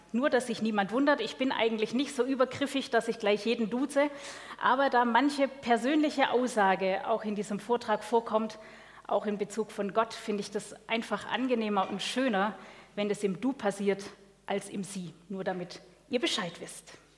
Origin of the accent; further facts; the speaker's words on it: Schorndorf, Baden-Württemberg, Germany; Stuttgart ist ganz nah an meiner Heimat. Ich komme aus dem Schwabenland, aus Schorndorf.